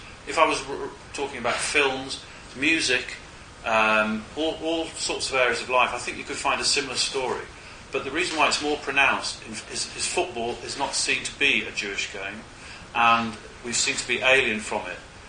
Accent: Leeds, Yorkshire and the Humber, United Kingdom; because I'm from Leeds, you know, I'm from the north.

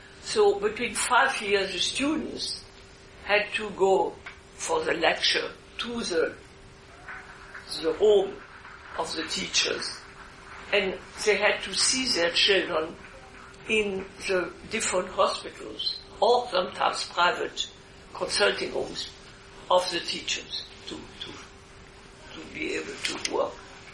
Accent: Switzerland; English is a second language; And in my confusion and horror, in a way, I come from Switzerland, I knixed.

